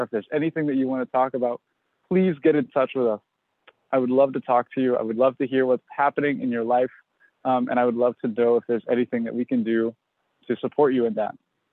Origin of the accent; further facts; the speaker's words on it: Kentucky, United States; I'm from Kentucky, and I have so many great memories of working with the NLS and the KTBL in Kentucky.